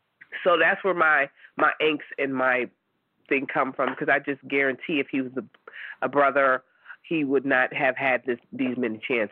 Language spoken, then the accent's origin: English; Erie, Pennsylvania, United States; also born or lived in New York; being a New Yorker. Yeah. By way of Erie, PA.